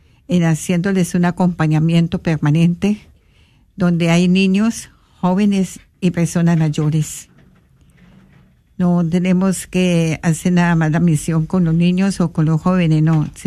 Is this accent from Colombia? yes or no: yes; Colombia; moved away; Vengo de Colombia y estoy aquí trabajando pues en la misión.